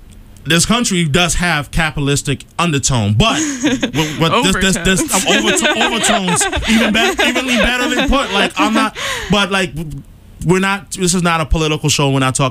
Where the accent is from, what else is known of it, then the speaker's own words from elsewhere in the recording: New York City, New York, United States; Like, I actually grew up in New York. I'm originally from New York City.